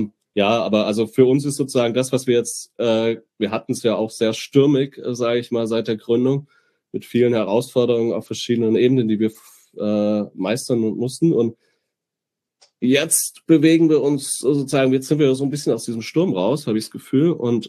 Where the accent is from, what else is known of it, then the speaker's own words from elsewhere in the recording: Southern Germany, Germany; now in Greifswald, Germany; wir kommen beide aus Süddeutschland. Ich habe mich hier in Greifswald angesiedelt und bin Wahlgreifswalder sozusagen.